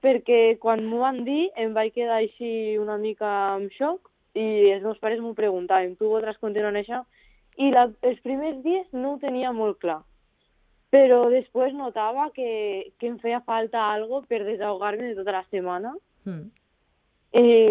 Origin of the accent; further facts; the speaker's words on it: Móra d'Ebre, Catalonia, Spain; Vaig començar a Móra d'Ebre, al circuit del meu poble.